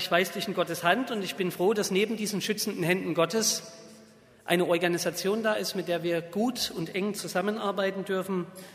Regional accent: Saxony, Germany; im heimatlichen Vogtland, da wo ich herkomme, auf dem Betzelberg bei Falkenstein

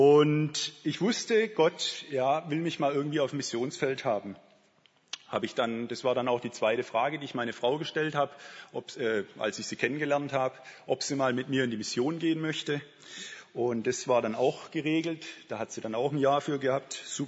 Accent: Bad Liebenzell, Baden-Württemberg, Germany; Bin aufgewachsen in Bad Liebenzell, da ist eine Missionsgesellschaft

